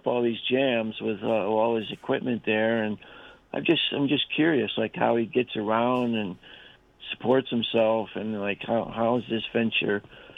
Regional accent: Santa Monica, California, United States; now in Orange County, United States; Yeah, well, I grew up in Santa Monica, and then later on I moved out to the O.C.

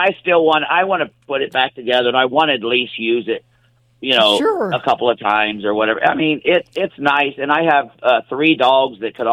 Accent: Greendale, United States; where I grew up in Greendale, we had a what we called a creek. It was Tanner's Creek.

